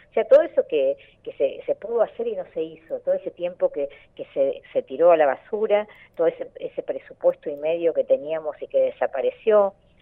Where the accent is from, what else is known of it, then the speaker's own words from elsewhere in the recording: Santa Cruz, Argentina; moved away; cuando yo me fui de Santa Cruz a estudiar, dejé una Santa Cruz.